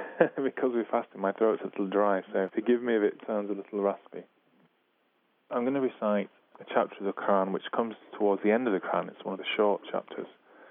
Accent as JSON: {"language": "English", "town": "Manchester", "region": "North West England", "country": "United Kingdom", "said": "I'm from Manchester, which is in the north of England."}